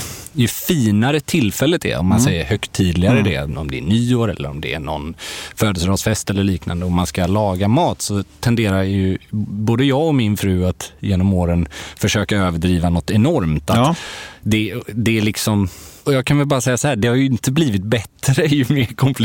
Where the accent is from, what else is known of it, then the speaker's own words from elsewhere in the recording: Gothenburg, Västra Götaland County, Sweden; Jag är ju från Göteborg ursprungligen